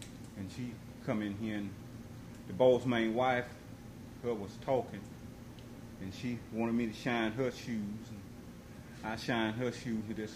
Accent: Greensboro, Alabama, United States; now in Florida, United States; In Alabama. A place called Greensboro, Alabama.

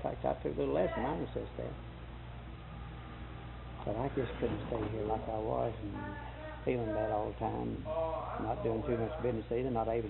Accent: Denver, Colorado, United States; And actually, I was raised in Denver.

